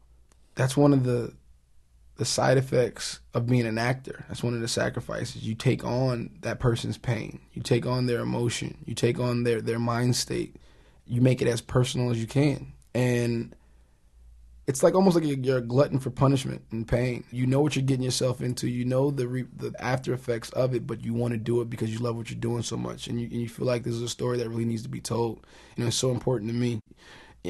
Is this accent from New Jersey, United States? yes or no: yes; Newark, New Jersey, United States; being somebody from the inner city, I'm from Newark, New Jersey, and had my run-ins with the authority figures